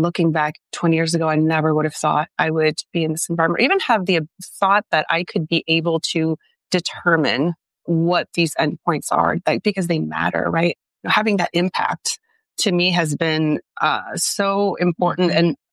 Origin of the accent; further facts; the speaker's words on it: Canada; moved away as an adult; now in United States; I'm French Canadian. I came in almost 20 years ago now